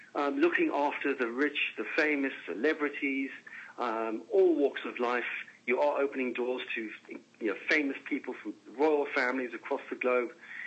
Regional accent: Brighton, South East England, United Kingdom; born there; also born or lived in South Africa; I was born in Brighton, spent a lot of time in South Africa, came back and trained in the United Kingdom.

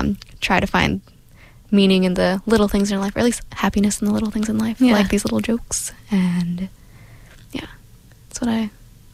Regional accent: Indiana, United States; I'm from the Midwest, land of corn, Indiana.

